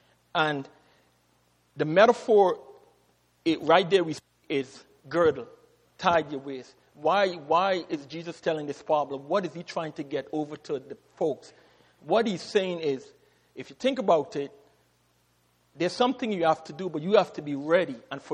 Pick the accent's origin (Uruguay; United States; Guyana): Guyana; Growing up in Guyana, I experienced many nights when we had blackout